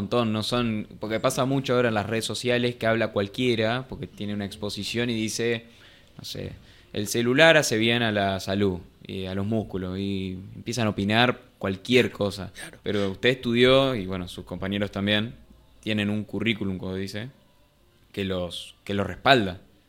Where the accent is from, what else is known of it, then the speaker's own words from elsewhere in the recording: Gualeguaychú, Entre Ríos, Argentina; Bueno, yo soy justamente de Gualeguaychú.